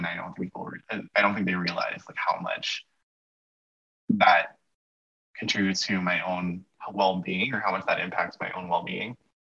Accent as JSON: {"language": "English", "country": "Philippines", "moved": "as an adult", "said": "Yes, we immigrated from the Philippines when I was 30. So I'm also an immigrant too."}